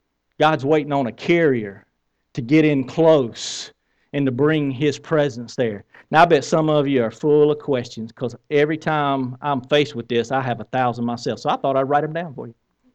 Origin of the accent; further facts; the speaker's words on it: the South, United States; accent: Southern; But I'm going to say this in my good southern accent.